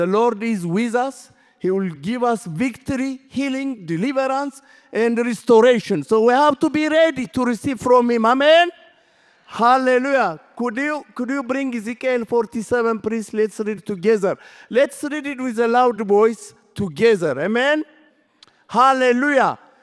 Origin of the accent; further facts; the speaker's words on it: Ethiopia; English is a second language; also born or lived in Colorado, United States; now in Israel; So I am from Ethiopia, Ethiopian Jewish descent. I live in Israel and half of it here.